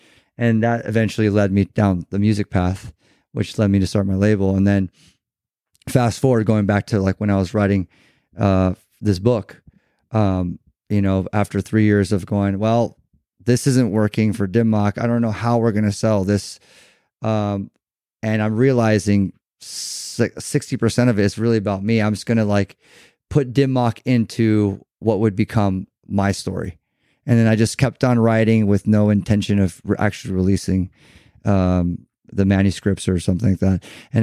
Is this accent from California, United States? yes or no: yes; Irvine, California, United States; also born or lived in Newport Beach; And so we grew up in Newport Beach and Irvine, which is the city I'm talking about